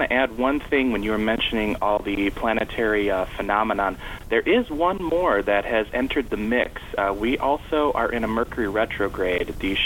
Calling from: Michigan, United States; from Michigan.

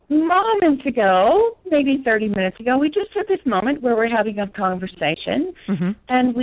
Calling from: Colorado Springs, Colorado, United States; I'm calling from Colorado Springs.

